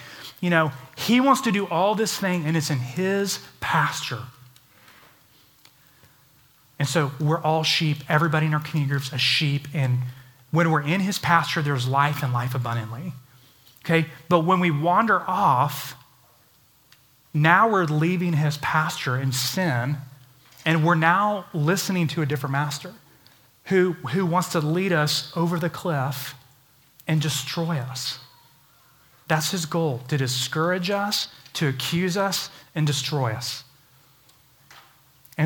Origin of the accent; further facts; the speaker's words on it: Dallas, Texas, United States; I grew up in Dallas.